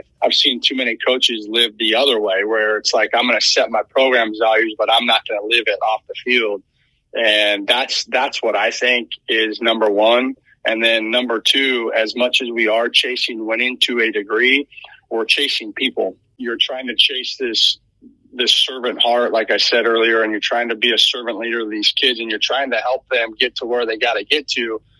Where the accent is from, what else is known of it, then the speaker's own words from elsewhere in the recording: Long Beach, California, United States; I ended up being a senior transfer from Texas Tech to Long Beach State back to my hometown.